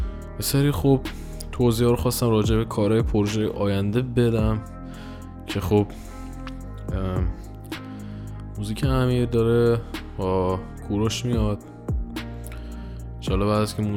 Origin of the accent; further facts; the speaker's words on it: Shiraz, Fars, Iran; moved away as an adult; now in Istanbul, Turkey; متولد 29 شهریور 1378 از شیراز هستم. به دنیا آمدم، الان هم یه چوده یک سال است که از ایران رفتم و دیگه خارج از ایران دارم فعالیتم انجام میدم، استانبول زندگی میکنم.